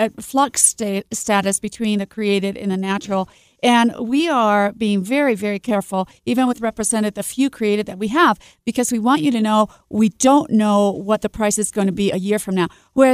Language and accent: English; Peru; I'm from Peru, South America.